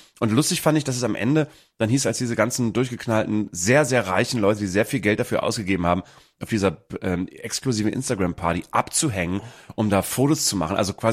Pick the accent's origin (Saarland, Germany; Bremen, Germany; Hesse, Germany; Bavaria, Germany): Bremen, Germany; wir hatten einen Off-Tag in Bremen und das ist meine Heimat.